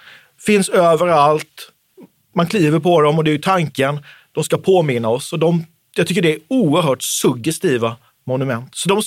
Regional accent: Oskarshamn, Kalmar County, Sweden; ett stenbrott söder om Oskarshamn, där jag kommer ifrån

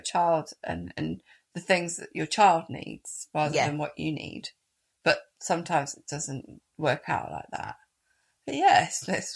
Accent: Wales, United Kingdom; I'm coming from Wales. Like, that was never, that's an alien notion to me.

